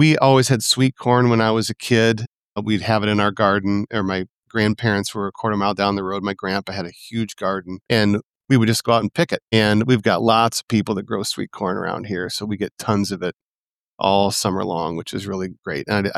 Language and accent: English; Richmond, Michigan, United States; also born or lived in Madison Heights; I am from Richmond, Michigan, which is in the Southern Thumb. I was born in Madison Heights, Michigan.